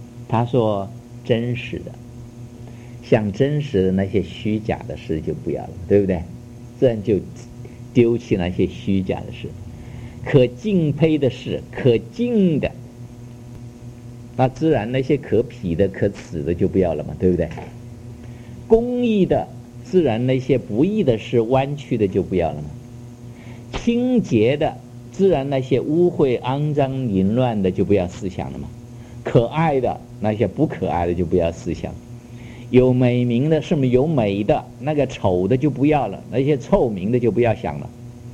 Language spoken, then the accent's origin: Chinese; China; 我们中国人有句话说，见贤思齐